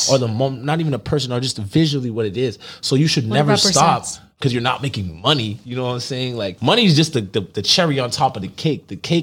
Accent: Boston, Massachusetts, United States; now in New York, United States; I'm from Boston originally.

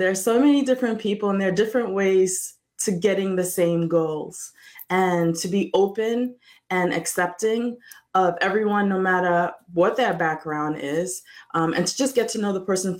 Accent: Ghana; I grew up in Ghana, and growing up in Ghana in a developing country, you're privy to so much the haves and the have-nots

